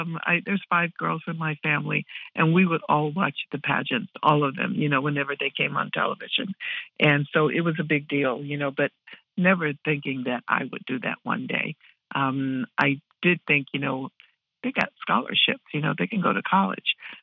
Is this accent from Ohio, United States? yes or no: yes; Wickliffe, Ohio, United States; I said, hi … from Wycliffe, Ohio.